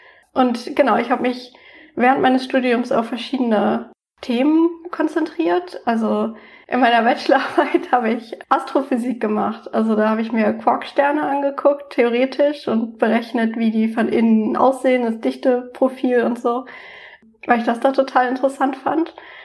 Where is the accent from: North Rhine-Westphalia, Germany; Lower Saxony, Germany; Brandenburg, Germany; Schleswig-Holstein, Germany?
Lower Saxony, Germany; Oldenburg; Ich habe in Oldenburg, meiner Heimatstadt, angefangen zu studieren.